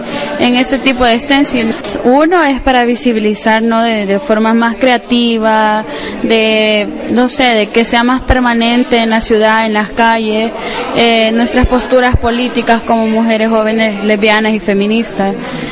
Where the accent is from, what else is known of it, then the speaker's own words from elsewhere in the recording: El Salvador; En El Salvador, porque vengo de El Salvador